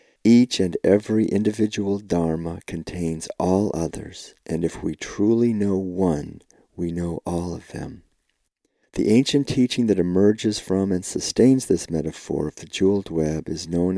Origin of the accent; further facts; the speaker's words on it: Concord, Massachusetts, United States; Being born and raised in Concord gave me a sense of intimate connectedness with these two revolutions and of being their descendant